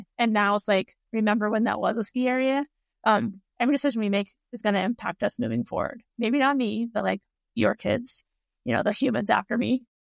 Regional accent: California, United States; I grew up in California, and she took us to like a beach cleanup, and she was like super hippie.

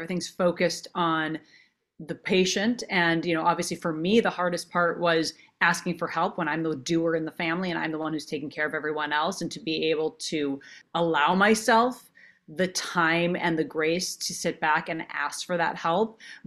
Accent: Minnesota, United States; because I'm from Minnesota and we eat a lot of cow parts and chicken and fish and turkey and, you know, yogurt and cheese.

